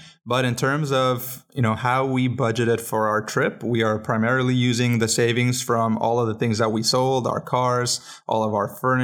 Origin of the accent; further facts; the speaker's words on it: Colorado, United States; We're from Colorado where we're used to the blizzards